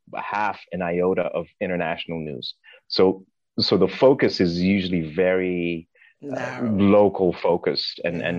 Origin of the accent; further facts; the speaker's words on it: Zimbabwe; now in United States; Growing up in Zimbabwe, for example